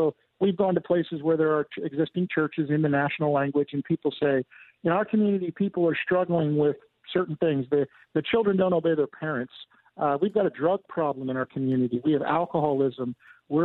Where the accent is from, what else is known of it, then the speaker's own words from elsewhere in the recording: Lancaster, Pennsylvania, United States; I grew up in Lancaster, Pennsylvania, across from an Amish farm.